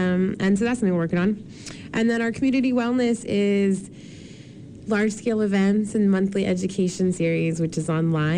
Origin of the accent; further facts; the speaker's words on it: Portland, Oregon, United States; I am from Portland. I am a light-skinned black solo mama who is deeply invested in mutual aid and the arts here in Portland.